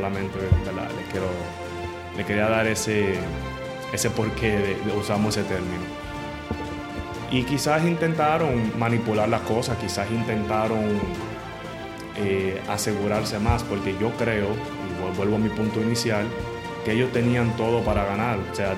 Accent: Azua, Dominican Republic; Yo estudié en una escuela pública en mi ciudad natal, Azua.

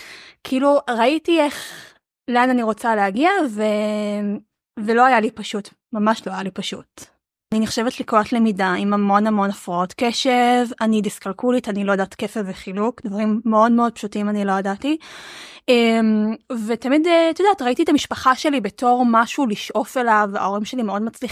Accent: Haifa, Haifa District, Israel; אני ב-32, אני מחיפה

